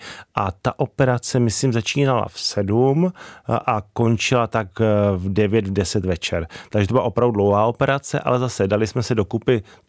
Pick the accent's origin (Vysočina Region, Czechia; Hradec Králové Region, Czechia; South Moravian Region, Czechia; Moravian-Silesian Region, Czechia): Hradec Králové Region, Czechia; Hradec Králové; já jsem vyrůstal v Hradci Králové